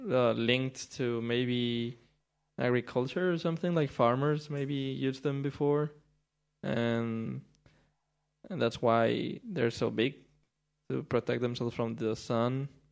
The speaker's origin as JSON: {"language": "English", "country": "Mexico", "second_language": "English", "said": "Yeah, that's actually like a little ironic because my city is in the middle of a desert. But a cool thing about Mexico is that it has basically all kinds of climate there are."}